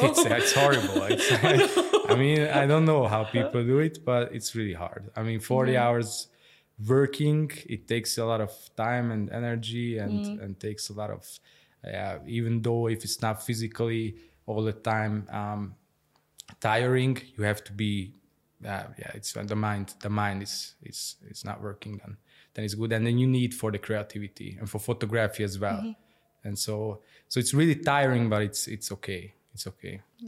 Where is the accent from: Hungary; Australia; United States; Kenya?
Hungary; English is a second language; moved away as an adult; now in Vienna, Austria; I'm a photographer living here in Vienna since 7 years now. I moved here from Budapest. I come from Hungary